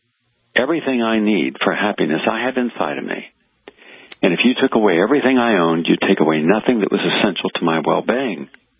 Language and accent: English; West Virginia, United States; she worked in the First Christian Church, a small Baptist church in my hometown in West Virginia.